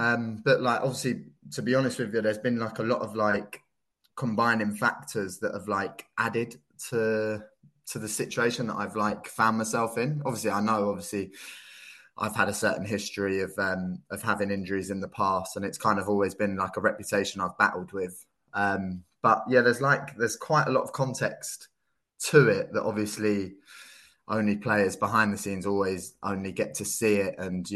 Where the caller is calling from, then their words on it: Inverness, Scotland, United Kingdom; I'm in Inverness. I'm in Scotland, which is, it's actually a very nice sunny day at the minute.